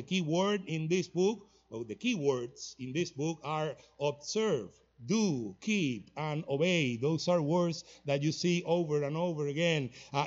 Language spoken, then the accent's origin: English; Cuba; There in the back, we are not from Mexico. We are from Cuba, okay? We are Cubans, and yes, we eat tacos, but we don't have tacos in Cuba.